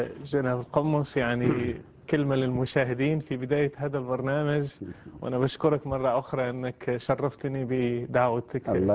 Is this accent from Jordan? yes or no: no; Morocco; أنا مغربي، ولدت بأسرة مغربية، وأبويا إمام مسجد ومعلم قرآن